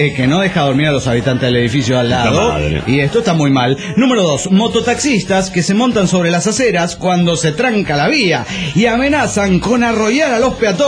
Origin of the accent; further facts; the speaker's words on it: Tarija, Bolivia; de Tarija, Bolivia.